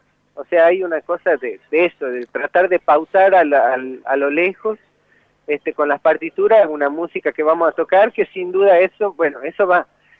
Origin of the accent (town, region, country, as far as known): Argentina